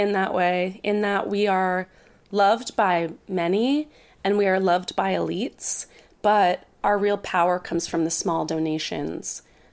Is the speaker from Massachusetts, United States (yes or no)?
no; Princeton, New Jersey, United States; she ended up coming to Princeton, New Jersey for college, which is incidentally my hometown.